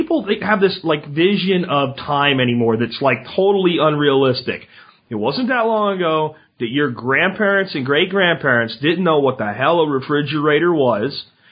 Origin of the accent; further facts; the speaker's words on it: Pennsylvania, United States; I mean, I grew up in Pennsylvania. We always had generators because we lived in a place where power would frequently go out and stay out